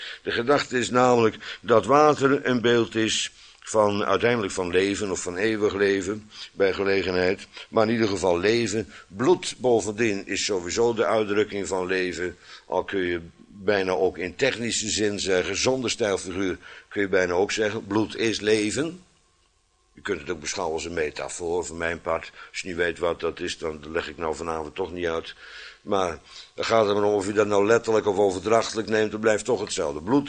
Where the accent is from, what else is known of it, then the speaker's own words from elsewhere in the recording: Netherlands; Ik ben aan het water geboren en grootgebracht aan de Oude Rijn. Aan de grens van het voormalige Romeinse Rijk, denk ik achteraf.